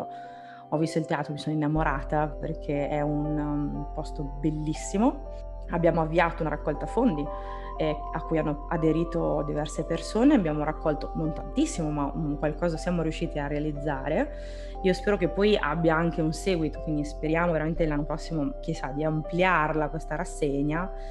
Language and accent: Italian; Reggiolo, Emilia-Romagna, Italy; Io sono della Bassa, originaria di Reggiolo, quindi non sono lontana dal Po come origine.